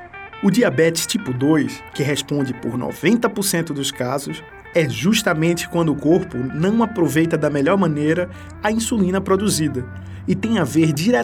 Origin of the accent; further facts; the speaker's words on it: Paulista, Pernambuco, Brazil; moved away as an adult; also born or lived in Jaboatão dos Guararapes / Recife; e Pau Amarelo, no município do Paulista, onde eu nasci. Somente adulto, finalmente me mudei para o Recife, onde já estudava, trabalhava e, enfim, vivia. Eu deixei a cidade há quase uma década.